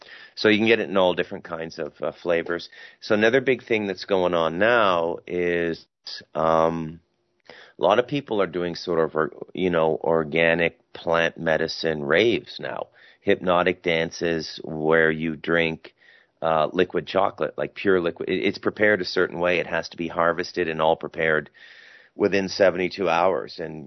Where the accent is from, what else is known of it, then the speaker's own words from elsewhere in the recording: Canada; Now, being a Canadian and North American. It's always like a candy bar, right?